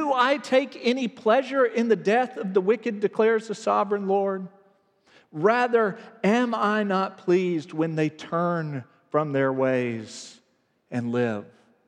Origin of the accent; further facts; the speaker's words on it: United States; And even with fellow Americans, my growing up male in a predominantly white, middle-class, Christian-majority suburb